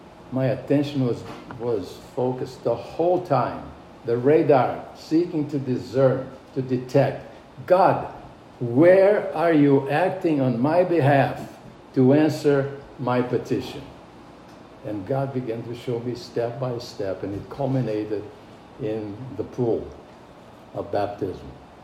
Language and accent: English; Brazil; born there; English is a second language; I am a lover of soccer. I was born in Brazil.